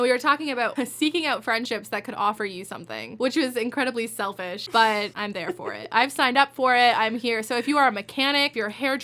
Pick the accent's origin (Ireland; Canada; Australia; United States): Canada; Kitchener, Ontario; I grew up in Kitchener.